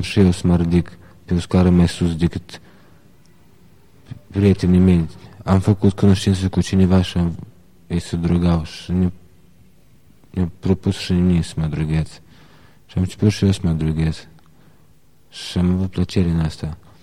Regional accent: Orhei, Orhei District, Moldova; moved away; Din orașul Orhei, în orașul, chiar în centrul Moldovei, 40 de kilometri de la Chișinău.

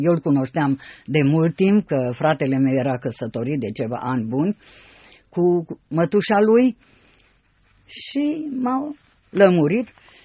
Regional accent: Sibiu, Sibiu County, Romania; Sunt din Sibiu, acolo era o filarmonică renumită

